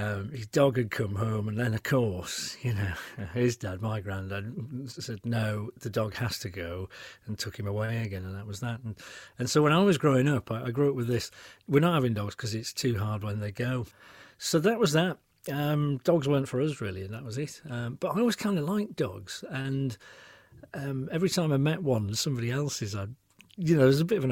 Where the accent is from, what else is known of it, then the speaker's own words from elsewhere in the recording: Yorkshire and the Humber, United Kingdom; now in Cotswolds, United Kingdom; So I'm famously a Yorkshireman, but I've lived... if I'm honest, I've probably lived outside of Yorkshire longer than I lived in.